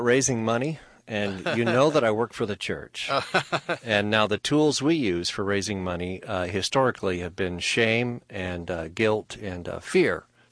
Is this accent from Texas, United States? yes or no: yes; Tyler, Texas, United States; also born or lived in Houston; I grew up mostly in the Houston area and in East Texas various